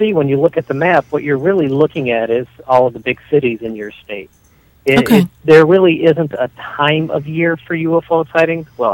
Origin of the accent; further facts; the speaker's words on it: Michigan, United States; My home state of Michigan, we got 282, something like that.